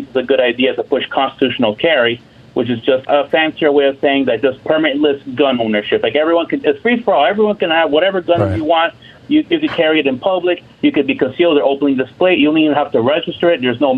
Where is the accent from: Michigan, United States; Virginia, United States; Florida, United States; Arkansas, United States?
Florida, United States; Well, I'm from Florida, so you can imagine, you know, how crazy our gun laws are.